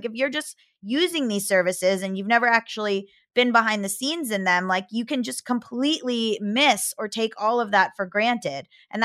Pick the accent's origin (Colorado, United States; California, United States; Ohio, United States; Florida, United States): Florida, United States; because I'm from Florida, I can do it. I've put on a Southern accent in certain instances